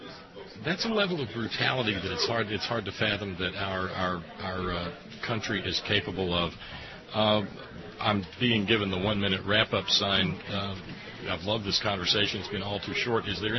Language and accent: English; West Virginia, United States; And Medicaid, I come from West Virginia.